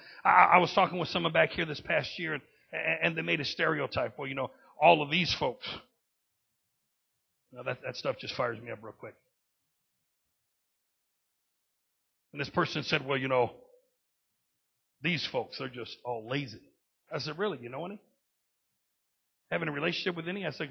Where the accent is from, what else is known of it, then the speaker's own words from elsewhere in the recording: Bay City, Michigan, United States; You know, my hometown, Bay City, very, very, very blue collar, you know, whole GM territory.